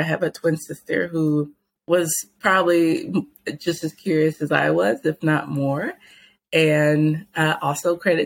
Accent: Houston, Texas, United States; I would say it started when I was growing up in Houston. Houston has a very large Latino population. And in school, I grew up around a lot of bilingual individuals.

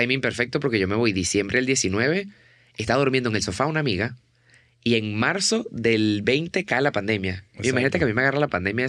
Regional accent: Barquisimeto, Lara, Venezuela; Yo nací en Barquisimeto. Mis papás vivían en Caracas. Ellos tuvieron a mi hermana en Caracas, se mudan a Barquisimeto y nazco yo. Crecí toda la vida ahí.

